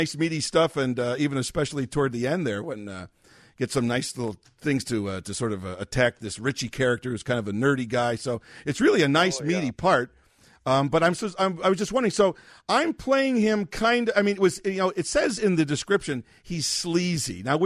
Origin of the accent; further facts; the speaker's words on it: Chicago, Illinois, United States; I grew up on the Northwest Side about 5 miles from Wrigley, right off of Addison.